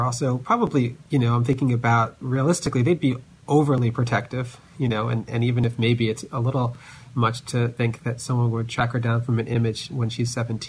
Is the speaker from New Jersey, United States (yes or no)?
yes; New Jersey, United States; moved away; it's different from where I grew up in New Jersey